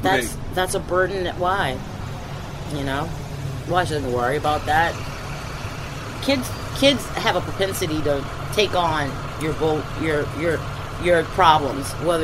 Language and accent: English; Baltimore, Maryland, United States; I'm from Baltimore, Maryland.